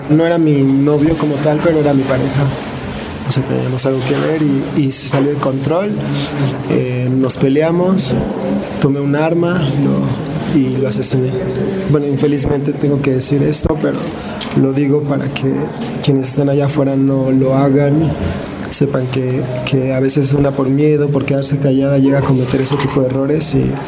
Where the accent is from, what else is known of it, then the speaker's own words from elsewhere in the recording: Mexico City, Mexico; Soy de la Ciudad de México